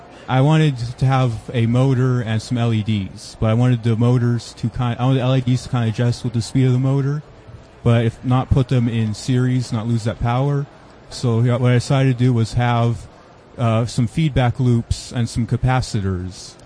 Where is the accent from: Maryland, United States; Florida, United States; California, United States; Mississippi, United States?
Maryland, United States; Havre de Grace; I'm from Havre de Grace.